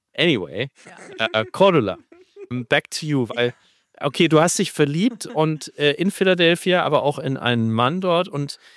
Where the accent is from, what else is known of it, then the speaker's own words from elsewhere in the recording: Nuremberg, Bavaria, Germany; Ich als Nürnberger